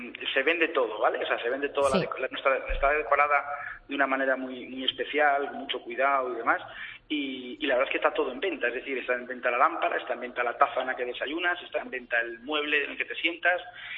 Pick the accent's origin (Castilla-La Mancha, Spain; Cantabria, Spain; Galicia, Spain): Cantabria, Spain; Somo; nosotros somos de Somo, un pequeño pueblo de Cantabria, y somos un pueblo muy, muy surfero